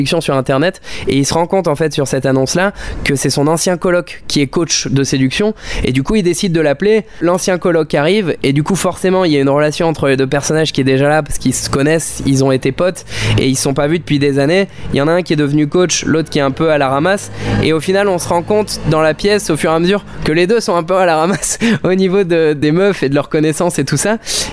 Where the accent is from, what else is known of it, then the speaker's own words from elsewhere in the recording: Paris, Île-de-France, France; Nous, on vient de Paris à la base.